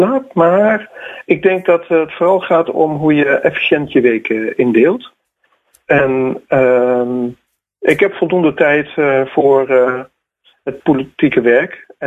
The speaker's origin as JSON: {"language": "Dutch", "town": "Hoofddorp", "region": "North Holland", "country": "Netherlands", "said": "En wij komen oorspronkelijk uit Hoofddorp en gingen deze kant uit vanwege het wat pakkelen van onze schoonouders."}